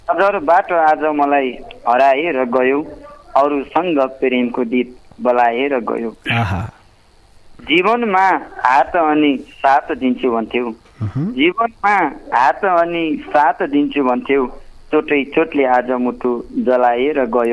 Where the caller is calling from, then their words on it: Maital, Karnali Province, Nepal; चौकुनी पाँच मायतालबाट